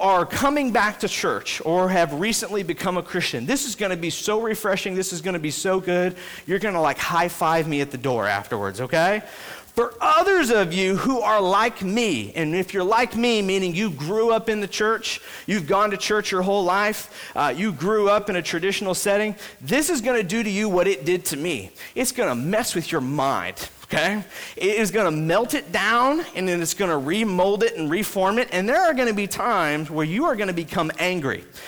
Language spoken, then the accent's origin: English; Sikeston, Missouri, United States; I grew up in church in Sykeston, Missouri for a long time until we moved to Bridgeton.